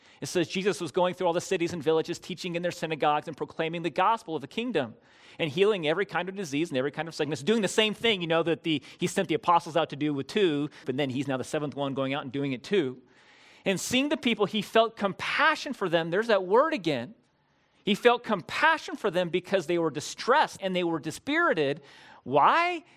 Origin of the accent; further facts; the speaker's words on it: San Bernardino, California, United States; You know that I grew up in San Bernardino. Our house was built on Little Mountain.